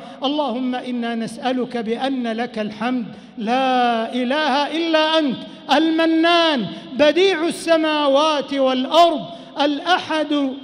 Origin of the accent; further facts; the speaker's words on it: Saudi Arabia; اللهم احفظ بلادنا المملكة العربية السعودية